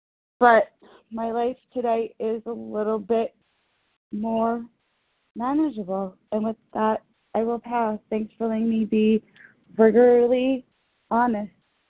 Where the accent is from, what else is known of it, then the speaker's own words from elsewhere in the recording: New York, United States; from New York